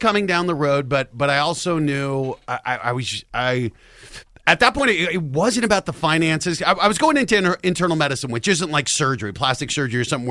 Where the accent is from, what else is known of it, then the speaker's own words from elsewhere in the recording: Denver, Colorado, United States; I'm from Denver, so I'm back there where Dad's a professor.